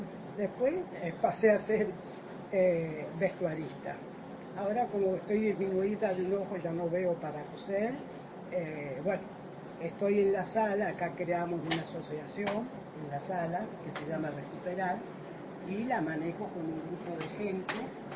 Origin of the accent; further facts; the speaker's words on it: Rosario, Santa Fe, Argentina; Yo soy rosarina.